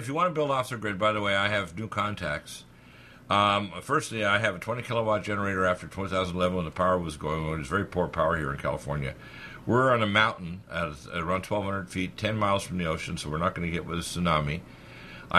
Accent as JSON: {"language": "English", "country": "Canada", "tie": "born or raised there", "also_born_or_lived": "Detroit, United States", "moved": "as an adult", "said": "I'm basically a Can-American. I was born in Detroit, but I was raised the first 20 years plus in Canada."}